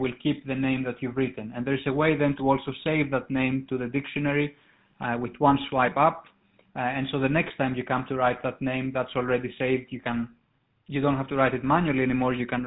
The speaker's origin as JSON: {"language": "English", "country": "Greece", "accent": "Greek", "said": "you can hear probably from my accent that I'm Greek in origin, as are our co-founders."}